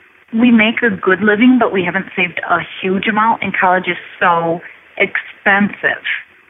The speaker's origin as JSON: {"language": "English", "town": "Sparta", "region": "Michigan", "country": "United States", "said": "I'm from Sparta, Michigan."}